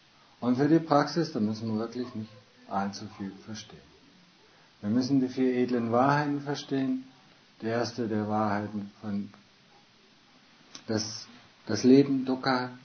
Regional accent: Augsburg, Bavaria, Germany; also born or lived in Stuttgart / United States / Hamburg / England; Wisst ihr eigentlich, dass ich ein gebürtiger Stuttgarter bin? Stuttgart-Wallingdorf geboren. Zufall, oder? Meiching in Landhaussiedlung aufgewachsen. Ja, in einigen Teilen von Deutschland gelebt. Augsburg danach aufgewachsen. USA studiert, Hamburg gearbeitet

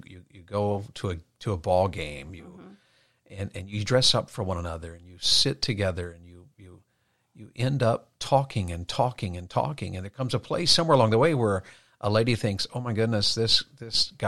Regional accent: Tennessee, United States; She's from Ohio. I'm from Tennessee.

